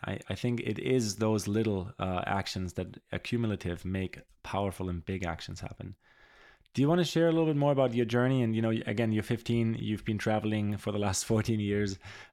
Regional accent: Germany; learned Spanish and learned to speak Portuguese and English and, you know, deep dive into another culture, very contrary to the culture I grew up in Germany.

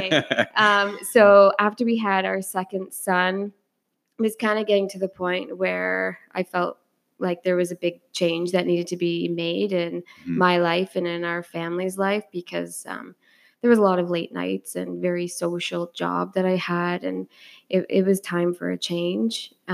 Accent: Peterborough, Ontario, Canada; So I am hometown proud. Born and raised in Peterborough, and I just love it here. I always have.

